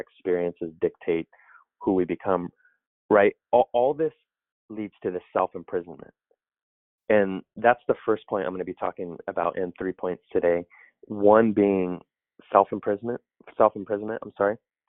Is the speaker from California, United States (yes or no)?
yes; California, United States; so I'm from the Bay Area.